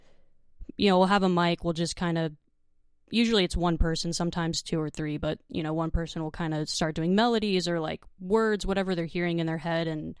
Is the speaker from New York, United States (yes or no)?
no; Phoenix, Arizona, United States; now in Los Angeles, United States; Yeah, so I'm not from Los Angeles originally. I'm from Phoenix, Arizona, and I've always been involved in the music scene.